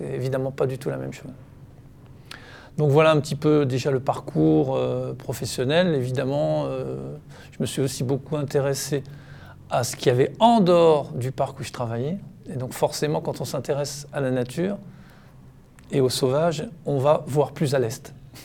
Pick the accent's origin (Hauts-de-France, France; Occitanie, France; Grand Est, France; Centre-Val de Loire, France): Grand Est, France; j'aimais aller me promener dans les forêts de ma région d'origine, à savoir le plateau lorrain, les côtes de Moselle, des forêts assez sauvages